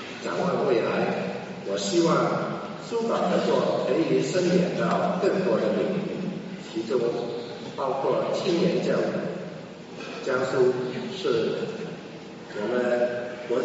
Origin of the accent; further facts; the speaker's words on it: Hong Kong; 我生在香港，长在香港，但是我心系家乡。